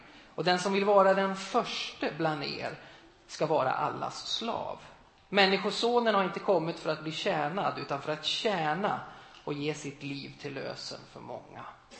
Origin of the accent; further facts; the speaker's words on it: Sweden; Då sa jag på slutet att vi kommer ju från ett land som vi har mycket saker. Vi är materiellt sett mycket bra i Sverige.